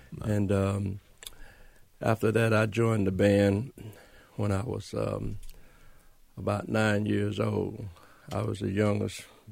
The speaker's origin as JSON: {"language": "English", "town": "Camilla", "region": "Georgia", "country": "United States", "tie": "born or raised there", "said": "Well, I'm originally from Camilla, Georgia. I was born in Camilla, Georgia."}